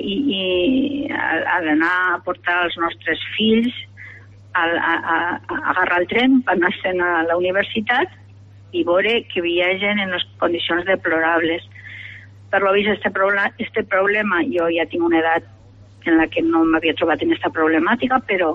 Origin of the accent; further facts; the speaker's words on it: Benicarló, Valencian Community, Spain; nosaltres som de Benicarló, però no és una reivindicació de Benicarló, és una reivindicació de tota la nostra comarca